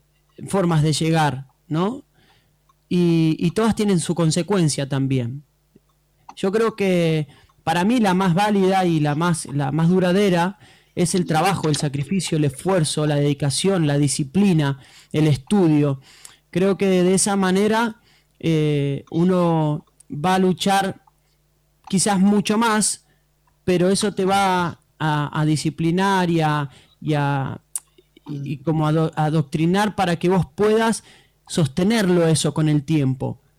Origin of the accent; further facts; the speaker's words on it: Argentina; me gustaría primeramente comenzar en mi país, ¿no? En Argentina.